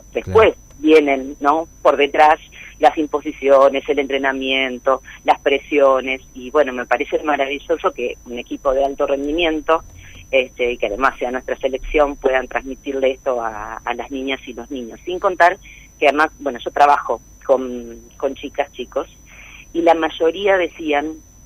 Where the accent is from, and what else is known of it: Argentina